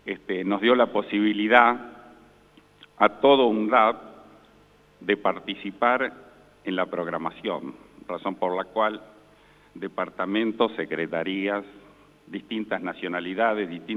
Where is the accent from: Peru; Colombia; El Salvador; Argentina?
Argentina; Santa Fe; Yo vengo del sur de Santa Fe